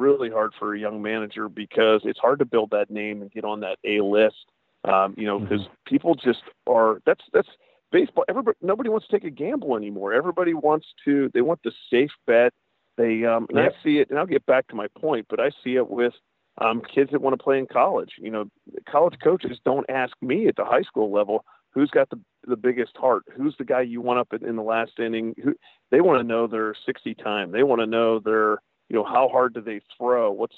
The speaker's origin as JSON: {"language": "English", "town": "Pittsburgh", "region": "Pennsylvania", "country": "United States", "tie": "born or raised there", "said": "growing up in Pittsburgh and, you know, being around the Steelers, being around the Pirates"}